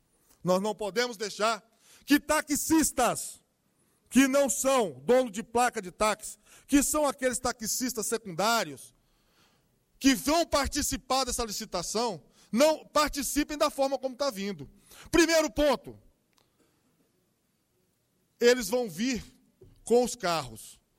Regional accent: Sobradinho, Federal District, Brazil; Eu, como brasiliense, como sobradiense, como um morador do Distrito Federal

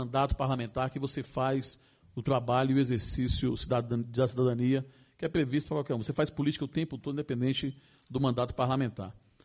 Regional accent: Gama, Federal District, Brazil; do Gama, da cidade que eu moro, onde eu nasci e resido até hoje

